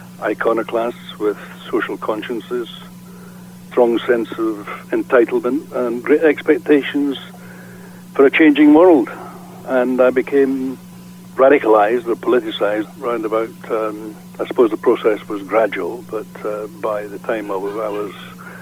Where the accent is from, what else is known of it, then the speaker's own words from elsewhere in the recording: Glasgow, Scotland, United Kingdom; growing up in Glasgow in the west of Scotland, where there was a very strong radical movement.